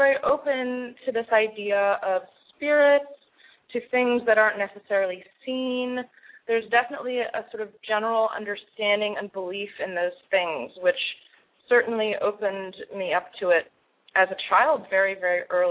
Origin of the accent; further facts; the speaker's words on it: Senegal; also born or lived in Mali; where I grew up in West Africa, in Senegal and Mali, very, very poor economically, especially Mali.